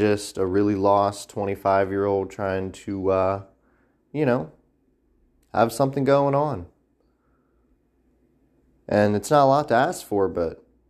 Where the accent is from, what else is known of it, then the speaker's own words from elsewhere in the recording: Pennsylvania, United States; Exciting news this week out of my home state, Pennsylvania.